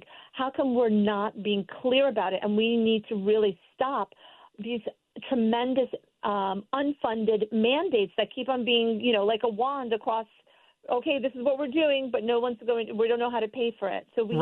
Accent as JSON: {"language": "English", "town": "Stamford", "region": "Connecticut", "country": "United States", "tie": "born or raised there", "also_born_or_lived": "Westport / New Canaan / Fairfield", "said": "And that is where this beautiful state, which I grew up in, I grew up in Stamford, I've lived in Westport and New Canaan, I've also lived in Fairfield."}